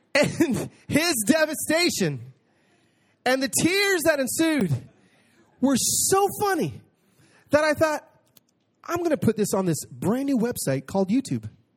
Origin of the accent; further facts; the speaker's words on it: Los Angeles, California, United States; born there; now in Nashville, United States; I was born in East LA, but now I live in Nashville.